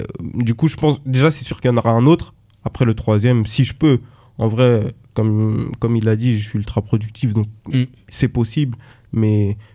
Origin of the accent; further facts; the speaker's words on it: Haiti; Moi je suis haïtien.